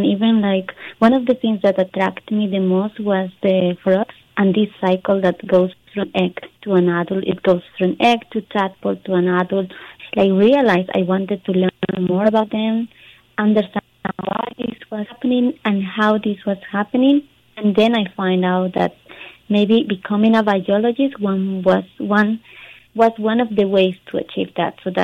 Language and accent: English; Cusco, Peru; So, I am originally from Cusco in Peru, from the Andes.